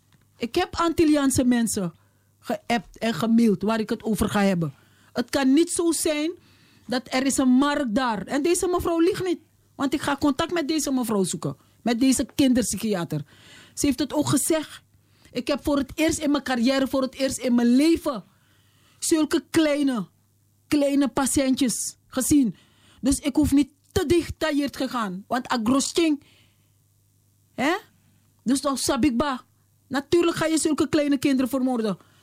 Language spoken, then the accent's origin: Dutch; Suriname; Ik zei ik ben Surinaamse.